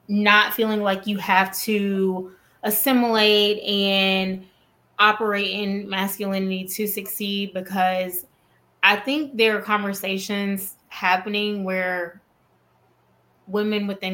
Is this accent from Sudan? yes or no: no; Alabama, United States; I know I'm from Alabama